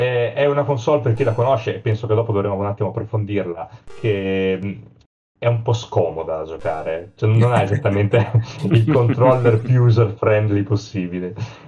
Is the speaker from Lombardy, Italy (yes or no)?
no; Emilia-Romagna, Italy; casomai qualcuno in ascolto non abbia capito dall'accento, sono romagnolo. E nella zona di Rimini